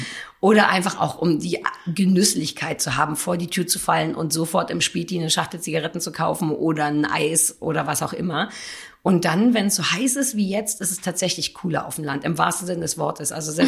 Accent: Berlin, Germany; weil ich bin auch wirklich in Berlin-Mitte groß geworden. Also unterm Fernsehturm habe ich als Kind rumgehangen. Meine Schule war 100 Meter vom Fernsehturm entfernt, also mittiger geht's gar nicht.

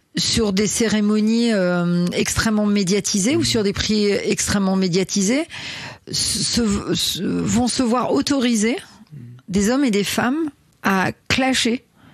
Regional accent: Brittany, France; Et moi, en tant que bretonne, on en parle ou pas?

